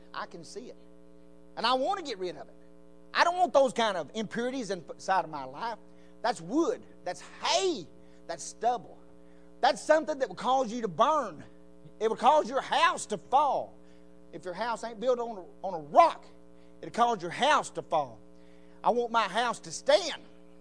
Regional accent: Arkansas, United States; I said, "Oh, yeah, I'm from Arkansas."

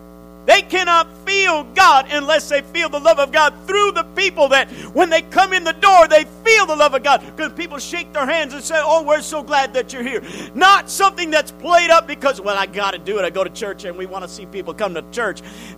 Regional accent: Connecticut, United States; And that's a sad thing that happened in my home state of Connecticut.

